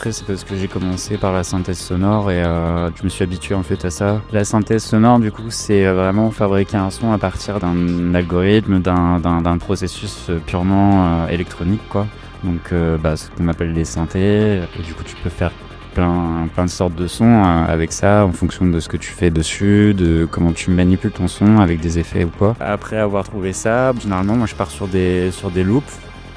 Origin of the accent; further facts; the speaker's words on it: Brest, Brittany, France; je viens de Brest.